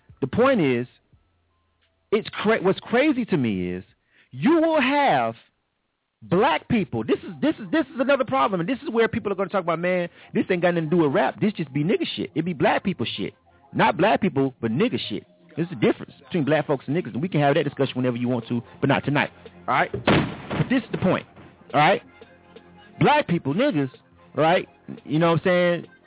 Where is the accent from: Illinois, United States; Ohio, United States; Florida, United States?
Florida, United States; Panama City; I'm from Panama City, Florida, right? Shouts out to the Bay. Shouts out to the 850.